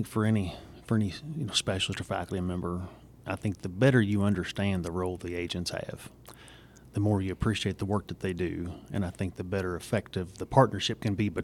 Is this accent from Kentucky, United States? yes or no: yes; Kentucky, United States; I actually grew up just south of where we're recording this today. I grew up in Jessamine County.